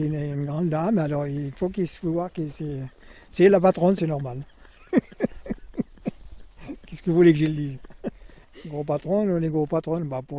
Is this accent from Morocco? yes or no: yes; Morocco; moved away; Ça fait 40 et quelques années que j'ai quitté le Maroc.